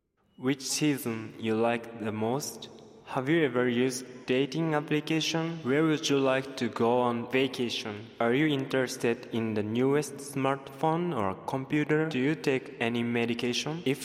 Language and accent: English; Japan; first language Japanese; English is a second language; from Japan.